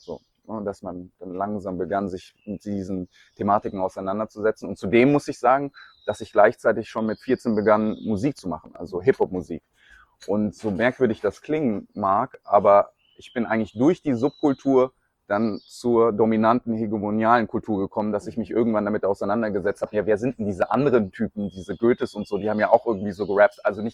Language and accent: German; Munich, Bavaria, Germany; ich bin in München groß geworden, habe sehr viel Zeit verbracht in München, bin immer wieder auch mal nach Indien geflogen